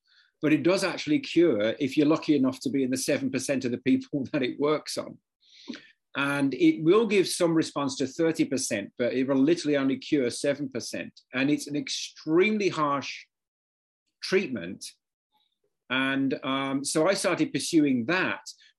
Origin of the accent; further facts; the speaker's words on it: United Kingdom; moved away as an adult; now in United States; I'm immigrant from Britain